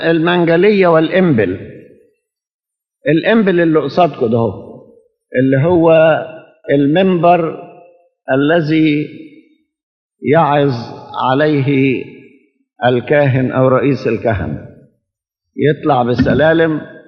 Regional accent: Egypt; فهو الإصحاح الخاص بنا كمصريين

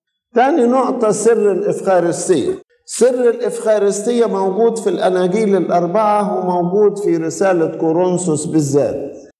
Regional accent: Egypt; وبالنسبة لنا احنا كمصريين خصوصا

